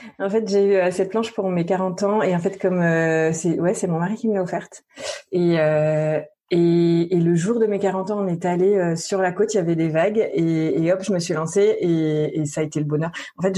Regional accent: Saint-Lô, Normandy, France; born there; now in Nantes, France; je suis née en Normandie, à Saint-Lô, une petite ville pas belle du tout, parce que complètement détruite pendant la Seconde Guerre mondiale, mais une petite ville posée au milieu d'un département, la Manche, qui est juste magnifique, et à 25 km de la mer.

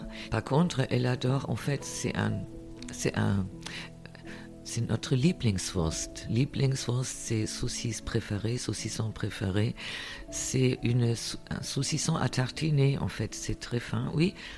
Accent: Koblenz, Rhineland-Palatinate, Germany; French is a second language; moved away as an adult; now in France; je viens de Koblenz en Allemagne et je vis en France depuis à peu près 20 ans. Je suis arrivée avec l'euro.

